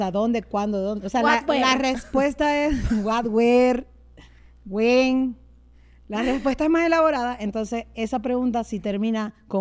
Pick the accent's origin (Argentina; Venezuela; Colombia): Venezuela; Maracaibo, Zulia; Porque cuando digo que soy maracucha, yo tengo unos amigos.